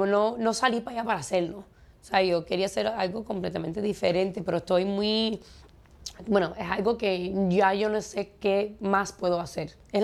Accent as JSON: {"language": "Spanish", "town": "Miami", "region": "Florida", "country": "United States", "tie": "born or raised there", "said": "Yo nací en Miami, sí. Yo nací en Miami, mis padres son cubanos, yo soy primera generación aquí."}